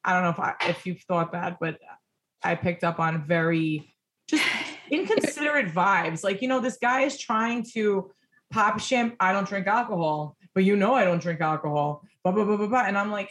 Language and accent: English; New York, United States; you know, just being a New Yorker is two different planets